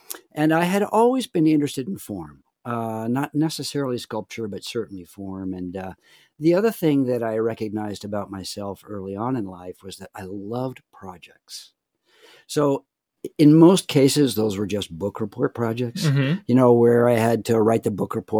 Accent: Tucson, Arizona, United States; Anyway, I loved growing up in Tucson. It was great. My family was from New England.

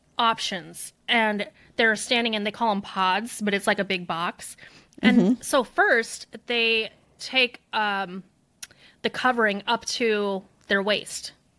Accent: United States; And also, like, as an American, like, we're kind of prude people.

